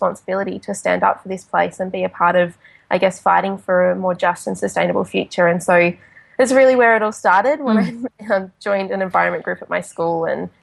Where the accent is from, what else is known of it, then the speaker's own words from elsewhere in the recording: Lismore, New South Wales, Australia; also born or lived in Tweed Heads / Kingscliff; because I was born in Tweed Heads and we lived in Kingscliff for a while, but because of Dad's work, we moved down to Lismore area.